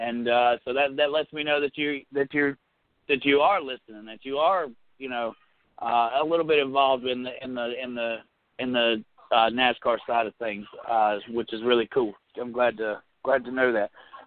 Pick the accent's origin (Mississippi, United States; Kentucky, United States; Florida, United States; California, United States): Mississippi, United States; they refused to let me to it because I was from Mississippi and I didn't live in Alabama.